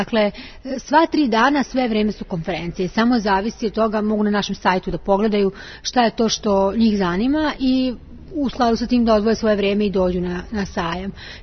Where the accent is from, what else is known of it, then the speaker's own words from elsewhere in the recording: Serbia; I to je negde i cilj da mi kao Srbi izvozimo gotove proizvode, jer ćemo više zaraditi, mislim, to je neminovno.